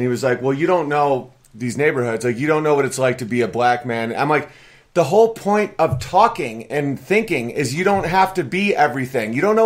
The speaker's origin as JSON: {"language": "English", "town": "Galena", "region": "Illinois", "country": "United States", "said": "Well, you weren't born in Benton, Wisconsin. I'm from Galena, Illinois"}